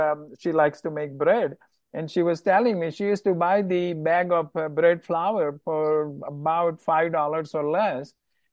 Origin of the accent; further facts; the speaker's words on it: India; moved away as an adult; now in United States; I am an immigrant from India, came legally.